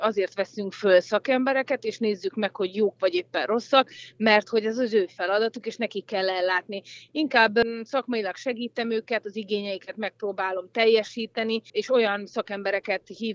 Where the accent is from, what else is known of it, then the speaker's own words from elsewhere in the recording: Hódmezővásárhely, Csongrád-Csanád, Hungary; born there; én ugye a Hódmező Vásárhelyen születtem